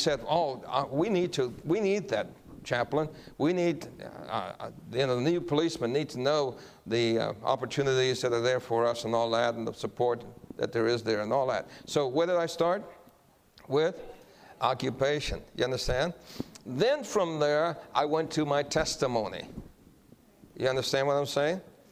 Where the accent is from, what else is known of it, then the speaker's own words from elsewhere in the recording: Guam; So where are you stationed? In Guam. I said, well, I'm from Guam also.